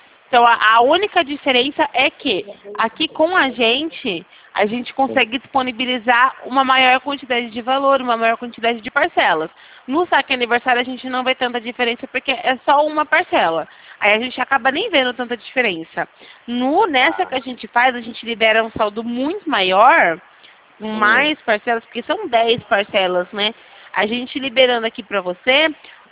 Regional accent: São Paulo, Brazil; Eu sou aqui do interior de São Paulo.

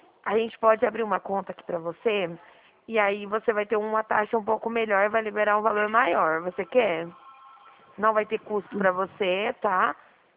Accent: Dracena, São Paulo, Brazil; eu sou de Dracena, estado de São Paulo.

